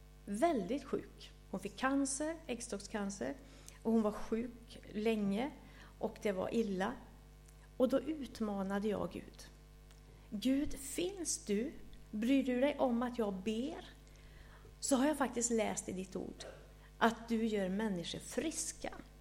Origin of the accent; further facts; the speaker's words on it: Västra Götaland County, Sweden; Jag brukar också säga att jag är dalslänning. Det är ju väldigt viktigt.